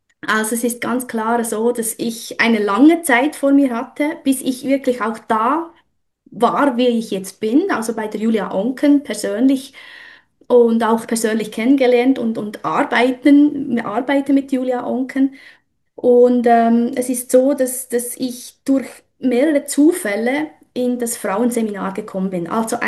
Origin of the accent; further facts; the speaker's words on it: Bern, Switzerland; now in Eastern Switzerland, Switzerland; Und ich kam in die Ostschweiz, ich bin in Bern aufgewachsen, kam in die Ostschweiz wegen der Liebe